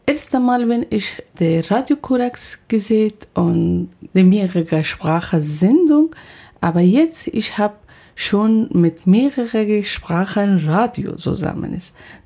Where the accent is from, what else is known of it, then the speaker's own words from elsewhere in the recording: Afghanistan; German is a second language; moved away as an adult; aber in Afghanistan, ich studiere Director Producer und auch in meinem Heimatland, ich habe viele Nachrichten gelesen